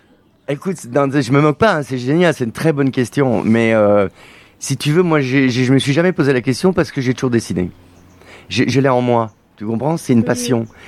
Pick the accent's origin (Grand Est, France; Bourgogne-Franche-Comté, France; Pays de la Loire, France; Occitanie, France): Grand Est, France; Je suis Lorrain de Souche. J'ai fait 4 ans aux arts appliqués à Metz.